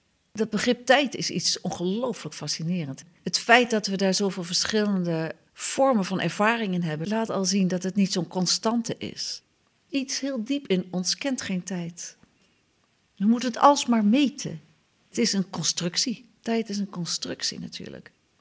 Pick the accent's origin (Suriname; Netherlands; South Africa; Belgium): Netherlands; Nee, het is niet meer wat wij als Nederlanders onder gezellig verstaan.